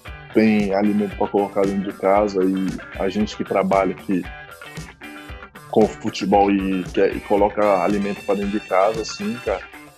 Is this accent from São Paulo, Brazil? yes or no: no; Cidade Ocidental, Goiás, Brazil; also born or lived in Gama; eu venho de uma cidade do interior de Goiás, chamada Cidade Ocidental. Cresci lá, né? Nasci no Gama, Distrito Federal, mas eu cresci lá.